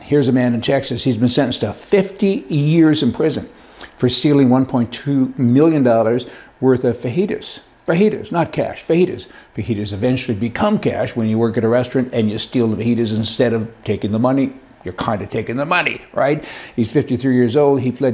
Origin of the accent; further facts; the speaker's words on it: Canada; I'm a taxpayer. I'm a Canadian.